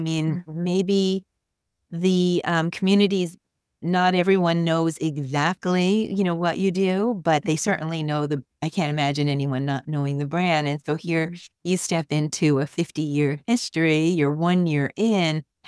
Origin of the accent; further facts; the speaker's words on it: New Jersey, United States; I'm from New Jersey, but I married a Philly guy.